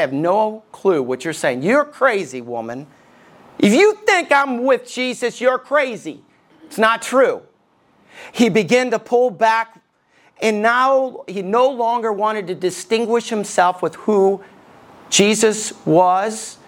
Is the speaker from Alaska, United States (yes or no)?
no; Alabama, United States; accent: southern; also born or lived in Tennessee, United States; now in Ohio, United States; When I first moved to Ohio, I grew up in Alabama. I lived in Tennessee, so I had a southern accent. I don't have one anymore.